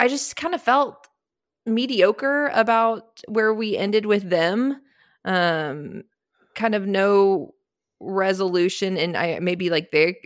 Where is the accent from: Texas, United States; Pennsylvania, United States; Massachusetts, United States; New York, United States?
Texas, United States; Austin; only because I grew up in Austin. Grandparents have always lived in Lubbock